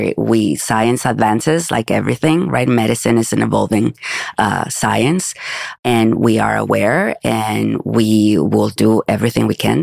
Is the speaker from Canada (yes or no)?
no; Mexico; moved away as an adult; now in United States; I am originally from Mexico, and that's where I studied medicine.